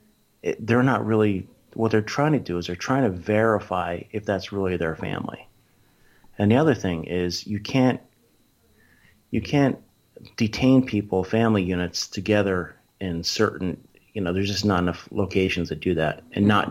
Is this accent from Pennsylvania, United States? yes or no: yes; Philadelphia, Pennsylvania, United States; Eventually made my way back to my hometown area of Philadelphia, where I picked up a job with ICE.